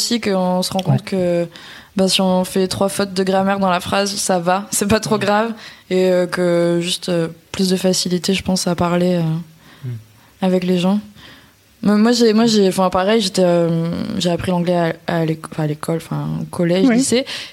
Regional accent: France; quand on est français, on peut un peu raconter, on parle en français très très vite

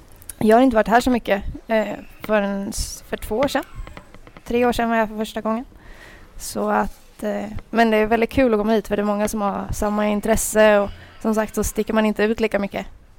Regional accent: Motala, Östergötland, Sweden; Ja, jag kommer från Motala från början.

